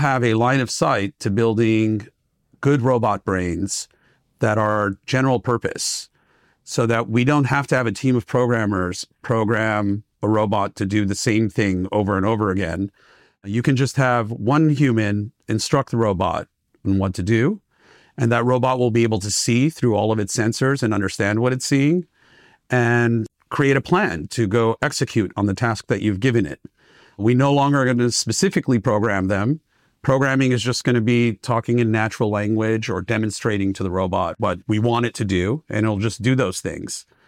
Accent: Los Angeles, California, United States; Los Angeles.

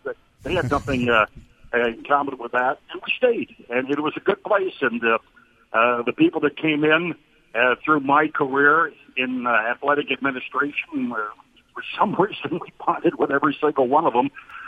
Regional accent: Chicago, Illinois, United States; born there; I mean, I was born in Chicago, and I live about 30 miles west of Chicago.

